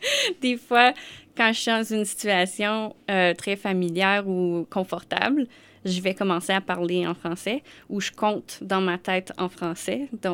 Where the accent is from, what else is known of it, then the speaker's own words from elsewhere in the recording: Ontario, Canada; also born or lived in Quebec City, Canada; Je suis originaire du Québec. Donc, je suis née au sud de la ville de Québec. Puis, j'ai déménagé en Ontario dans une communauté francophone à environ l'âge de 5-6 ans. J'ai vécu là jusqu'à temps que je déménage pour aller à l'université.